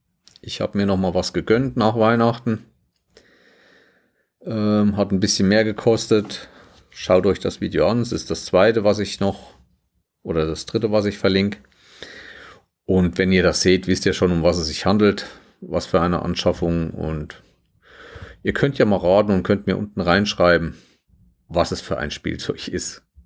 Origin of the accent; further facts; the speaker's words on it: Schmalkalden, Thuringia, Germany; meine Stadt ist Schmalkalden, die schönste Fachwerkstadt Südthürings übrigens, wenn man hier hinkommt, ist stark hessisch geprägt